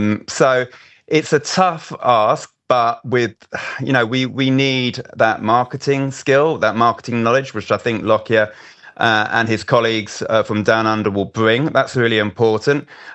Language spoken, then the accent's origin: English; London, United Kingdom; We've got a great little home in South London. I'm actually from North London, so the other side.